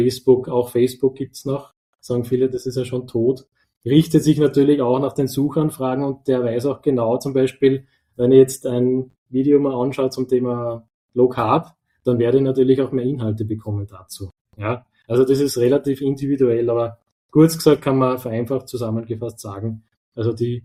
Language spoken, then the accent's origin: German; Upper Austria, Austria; now in Vienna, Austria; bei uns in Wien ist ja durchaus eine Institution, ich bin ja auch Oberösterreicher